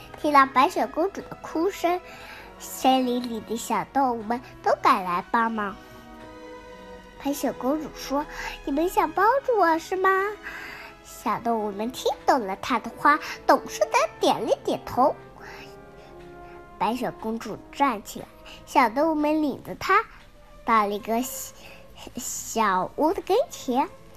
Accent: Chongming, Shanghai, China; 我是来自上海市崇明区英音幼儿园，今年我中班

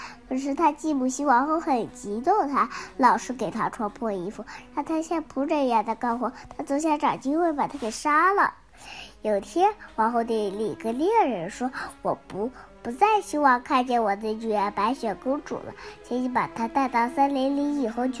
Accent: Chongming, Shanghai, China; 我是来自上海市崇明区英音幼儿园，今年我中班

